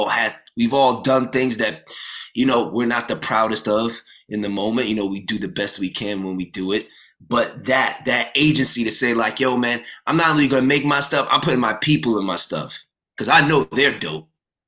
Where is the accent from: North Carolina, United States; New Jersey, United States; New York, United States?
New York, United States; Brooklyn; I'm from Brooklyn, so I'm authentically from Brooklyn.